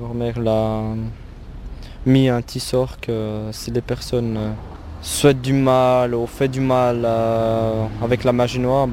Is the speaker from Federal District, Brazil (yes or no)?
yes; Brasília, Federal District, Brazil; Parce qu'après, là-bas, après la piscine, il y a une fête.